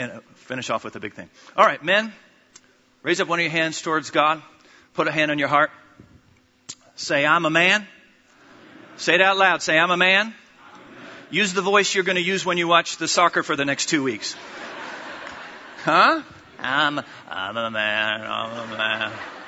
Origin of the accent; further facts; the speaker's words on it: United States; The church that I grew up in the States